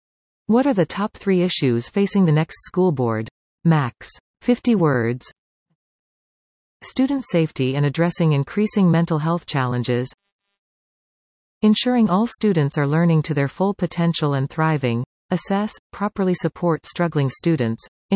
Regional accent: Burnaby, British Columbia, Canada; I grew up in Burnaby and am now raising my 3 children here.

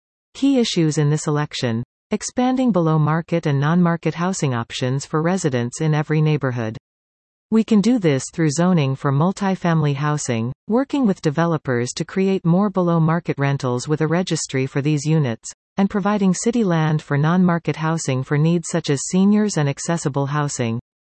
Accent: Richmond, British Columbia, Canada; I grew up in Richmond and it's where I want to raise my family.

